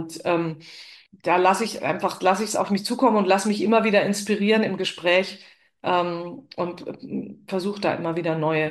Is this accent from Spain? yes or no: no; Switzerland; ich bin ja in der Schweiz aufgewachsen